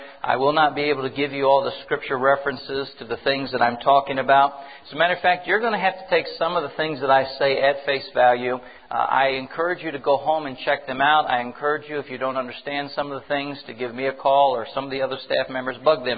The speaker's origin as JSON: {"language": "English", "region": "the South", "country": "United States", "tie": "born or raised there", "said": "I was raised in the South. We said it all the time down there."}